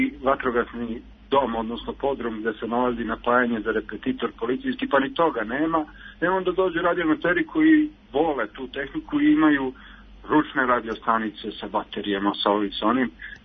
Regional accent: Obrenovac, Belgrade, Serbia; ja sam inače iz Obrenovca

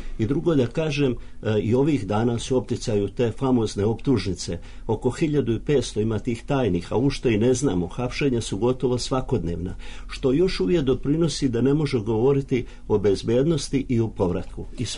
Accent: Knin, Šibenik-Knin County, Croatia; Ja sam rodom iz Knina i godinama pokušavam da preko naših predstavnika vlasti u Kninu uspostavim neki normalni kontakt

